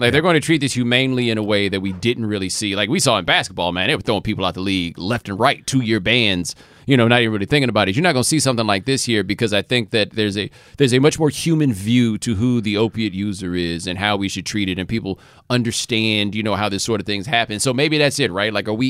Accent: Texas, United States; and I grew up in Texas, so it's not like I never had an opportunity to get familiar.

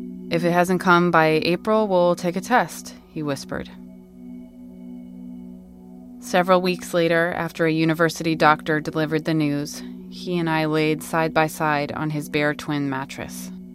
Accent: Kentucky, United States; having just driven up from a concert in Kentucky, my home state.

